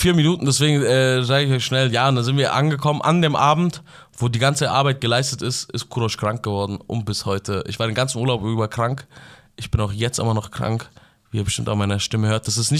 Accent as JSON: {"language": "German", "country": "Iran", "said": "ich bin Iraner"}